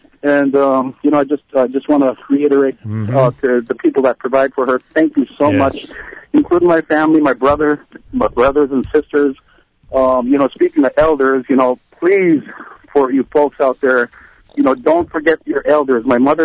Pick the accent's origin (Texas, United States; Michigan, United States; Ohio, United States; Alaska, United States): Alaska, United States; Bethel; You know, I grew up here in Bethel, and, you know, this is actually originally where my mom's and dad's Blue Eyes Fish Camp were